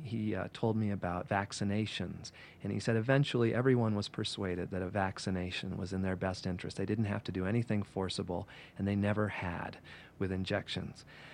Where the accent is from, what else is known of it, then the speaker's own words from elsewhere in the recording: United States; But as an American, I like to think we will deal with them in a humane way.